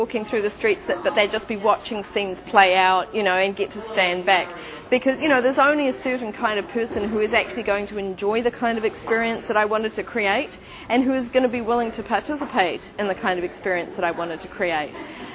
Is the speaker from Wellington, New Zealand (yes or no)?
yes; Wellington, New Zealand; lay a story trail through the streets of Wellington, my hometown